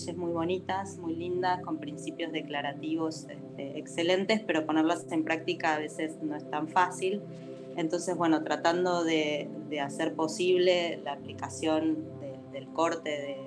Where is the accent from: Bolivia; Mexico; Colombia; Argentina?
Argentina; Buenos Aires Province; moved away as an adult; Bueno, yo soy argentina, estudié en La Plata Derecho y junto al papá de mi hijo en el 2000, como muchísimos argentinos, tuvimos que emigrar y nos fuimos a vivir a Brasil.